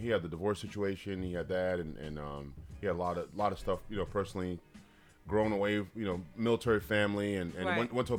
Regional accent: Washington, District of Columbia, United States; also born or lived in Cameroon; born in Africa, grew up in D.C.

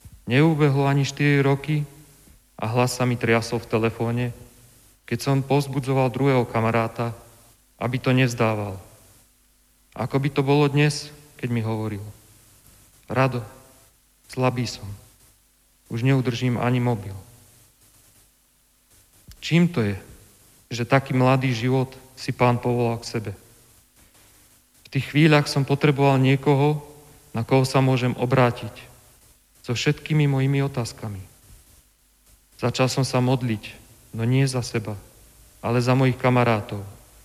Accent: Martin, Žilina Region, Slovakia; now in Banská Bystrica, Slovakia; a pochádzam z Martina, sídla Matice Slovenskej. Pred 7 rokmi sme sa s rodinkou usadili v srdci Slovenska, v meste Banská Bystrica.

